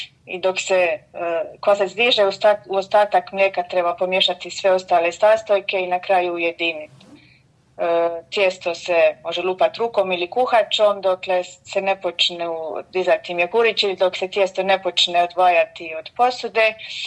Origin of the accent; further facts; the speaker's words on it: Gruda, Dubrovnik-Neretva County, Croatia; Ja sam iz Konavala s Grude.